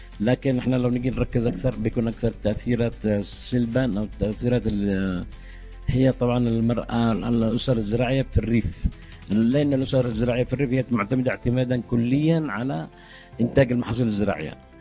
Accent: Hadhramaut, Yemen

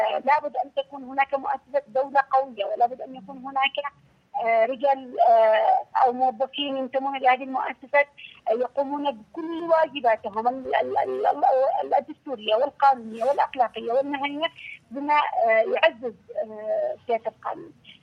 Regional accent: Yemen; عندنا في اليمن

